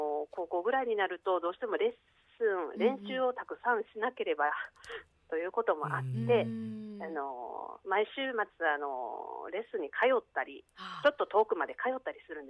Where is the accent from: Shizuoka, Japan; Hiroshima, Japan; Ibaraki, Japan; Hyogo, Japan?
Hyogo, Japan; Kakogawa; 私は兵庫県の加古川市なので、実はラジオ関西の局から、もう少し西に明石の方面行ったところです。